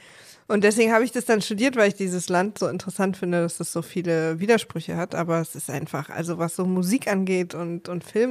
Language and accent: German; East Germany, Germany; weil ich als Ossi müsste ja eigentlich natürliche Skepsis vor allem amerikanischen damit aufgewachsen sein